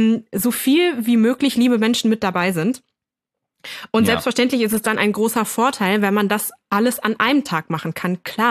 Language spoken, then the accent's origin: German; Lower Saxony, Germany; now in Eastern Germany; Ich fände es aber auch echt schön, dass wir hier in Ostdeutschland mal wieder eine richtig schöne Portion Schnee hatten. Nichts im Vergleich zu meiner Heimat übrigens. Ich bin ja aus Niedersachsen und da gab es richtig schön kniehoch.